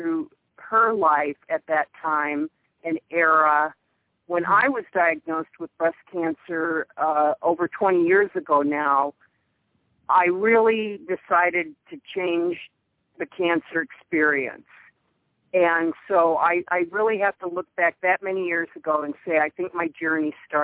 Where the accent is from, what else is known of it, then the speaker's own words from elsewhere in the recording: Pasadena, California, United States; I grew up in Los Angeles, in Pasadena, California.